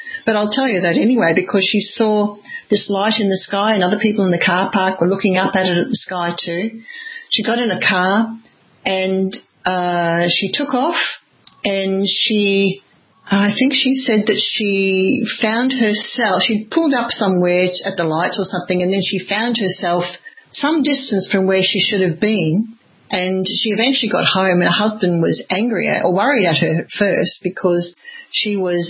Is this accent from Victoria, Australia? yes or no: no; Queensland, Australia; My home state of Queensland, we've only had 6 deaths from the very beginning.